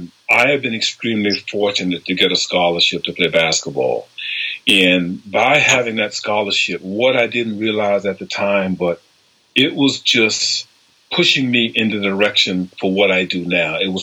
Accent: South Carolina, United States; now in United Kingdom; Yeah, I'm from South Carolina.

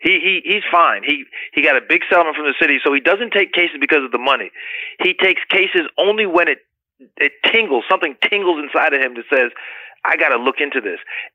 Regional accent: United States; So as a physician, as an American, as a lover of human life

